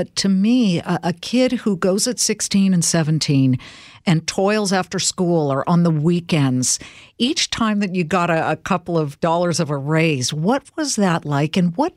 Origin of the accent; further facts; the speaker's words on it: California, United States; Well, it's a little bit of a culture shock because I'm Californian